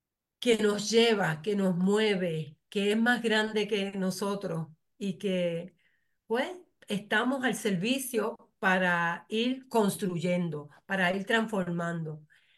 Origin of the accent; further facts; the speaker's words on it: Puerto Rico; me conecto con mi entorno, de dónde yo vengo, de dónde yo vengo, de mi papá y de mi mamá, de mi familia, de mí como puertorriqueña.